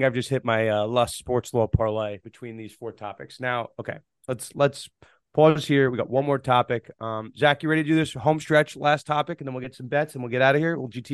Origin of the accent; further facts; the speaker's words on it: New York, United States; my home state of New York